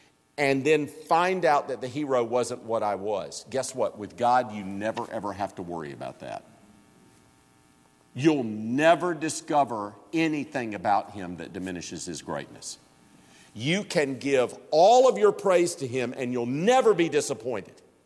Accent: Greenville, South Carolina, United States; I was born and reared in Greenville County, South Carolina, in the county seat of Greenville.

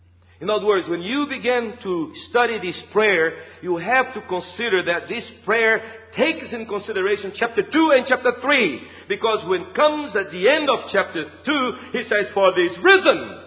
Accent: Northeast Region, Brazil; Now I'm from Northeast Brazil

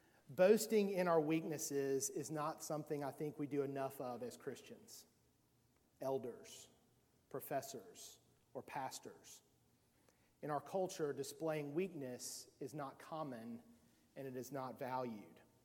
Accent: Southern United States, United States; I'm a Southerner, and as you know, Southerners love stories.

